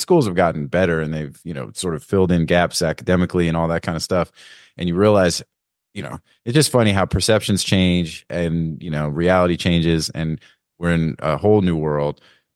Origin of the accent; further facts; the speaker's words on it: Northeast, United States; Being here in Florida, growing up in the Northeast